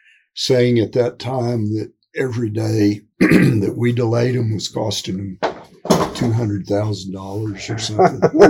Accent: Texas, United States; Well, I was also from South Texas, and I was real interested in the archaeology of that part of the state.

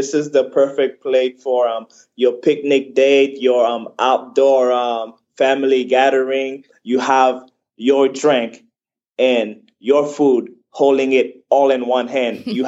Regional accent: Haiti; me being Haitian and Chris being of Jamaican descendant, people from the island, we share our culture through food.

